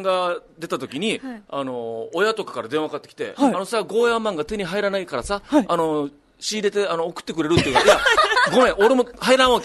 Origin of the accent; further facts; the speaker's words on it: Okinawa, Japan; now in Tokyo, Japan; 上京してやっぱりうちなんちだから